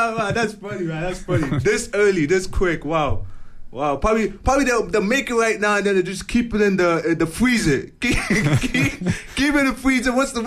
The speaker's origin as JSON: {"language": "English", "town": "Toronto", "region": "Ontario", "country": "Canada", "lives_now": "Vancouver, Canada", "said": "Yeah, I'm from Toronto. And I move out here to Vancouver."}